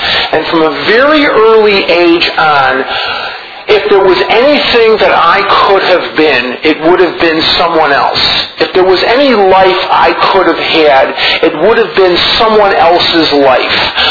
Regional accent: Chicago, Illinois, United States; now in Scottsdale, United States; But as you'll hear, that I was born and raised in Chicago, and that's very, very much a part of my story

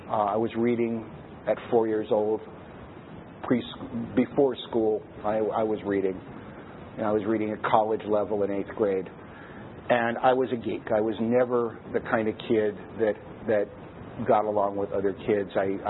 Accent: Los Angeles, California, United States; I'm 62 years old. I was born and raised in Los Angeles. I come from a pretty ordinary middle-class Jewish family.

